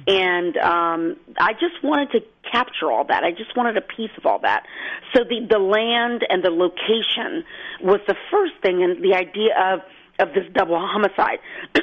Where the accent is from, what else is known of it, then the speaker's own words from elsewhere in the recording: Houston, Texas, United States; I am somebody who comes from East Texas. I grew up in Houston, so I am 100% a city girl.